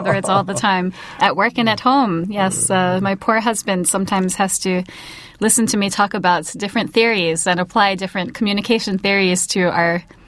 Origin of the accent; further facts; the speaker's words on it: United States; And I thought, I am American.